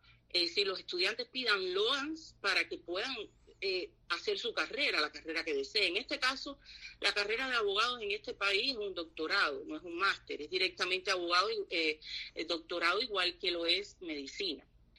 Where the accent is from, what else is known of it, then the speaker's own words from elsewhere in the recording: Cuba; moved away; also born or lived in Spain; yo me fui para España, yo viví muchos años en España y en el 2005 vine para acá con mi hija. Y bueno, nada, como toda cubana